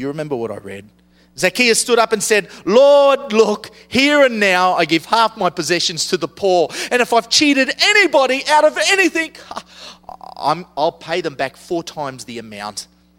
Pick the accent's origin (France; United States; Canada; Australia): Australia; Well, I get excited about this and I'm Australian.